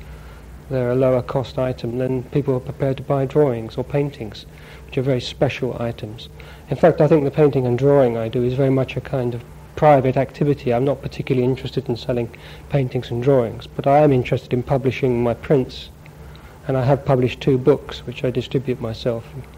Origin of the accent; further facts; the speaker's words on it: Islington, London, United Kingdom; I'm not a country person. I was born in Islington. I've always lived in London.